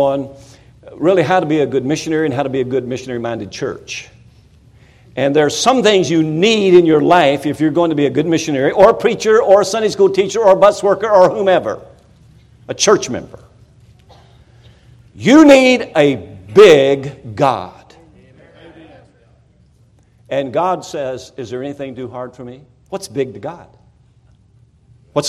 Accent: Kentucky, United States; now in Florida, United States; I told you last night I was from Kentucky, but I live in Florida.

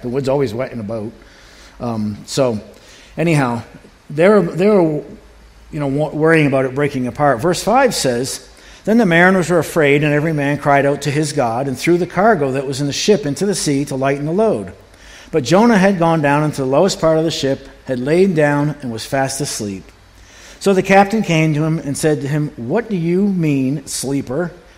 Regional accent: Maine, United States; Now, I'm from Maine, I'm from the ocean

